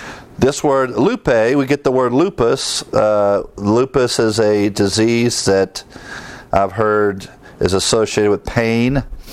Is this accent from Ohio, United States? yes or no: yes; Ohio, United States; when I was growing up in Ohio.